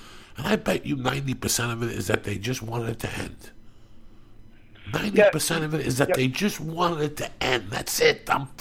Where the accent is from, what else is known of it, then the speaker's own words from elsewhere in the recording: North Bergen, New Jersey, United States; I came from North Bergen, right, which is all mobster consume. On the Jersey side